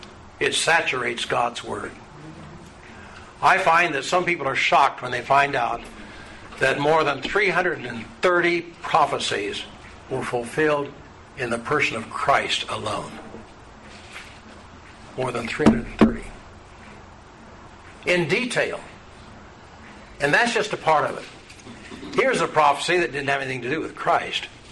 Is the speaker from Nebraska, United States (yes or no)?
yes; Nebraska, United States; Well, I, as a child growing up in Nebraska, I never saw that as a particular custom.